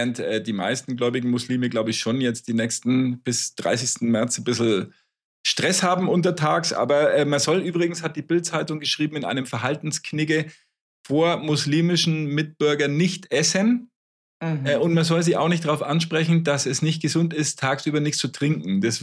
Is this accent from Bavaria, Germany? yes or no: yes; Bavaria, Germany; Ich bin Franke.